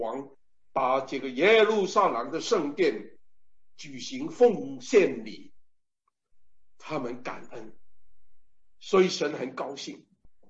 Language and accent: Chinese; China; 我的家在中国，都是因为宣教士来到我的家乡，带领我们信主。